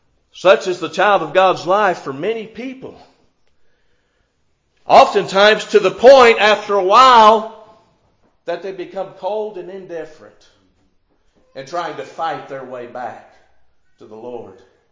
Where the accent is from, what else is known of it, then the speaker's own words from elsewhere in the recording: Florida, United States; I can remember growing up in Florida, you know, we lived right next to the ocean.